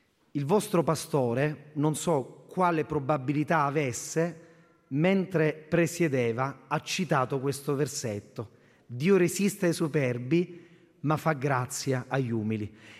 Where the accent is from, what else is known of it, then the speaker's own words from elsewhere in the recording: Catania, Sicily, Italy; Dicevo ieri che da catanese, paradossalmente, non ero mai stato a Reggio Calabria